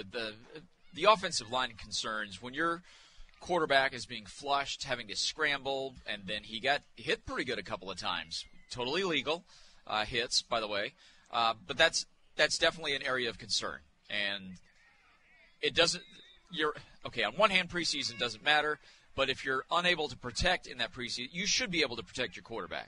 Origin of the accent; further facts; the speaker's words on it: Missouri, United States; also born or lived in Iowa; I was born in Iowa. I lived there until I was six, moved to Missouri, and I've got friends who are farmers.